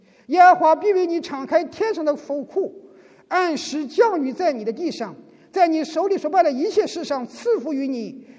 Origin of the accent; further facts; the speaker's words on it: China; 我们来自于中国大陆的，你读的从小你读的历史，无论是抗战史还是抗美援朝史